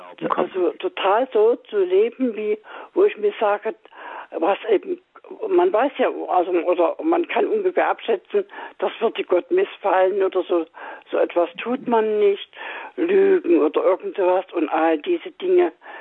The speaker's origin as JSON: {"language": "German", "region": "Saxony", "country": "Germany", "said": "Also sowas kennt man hier nicht bei uns in Sachsen"}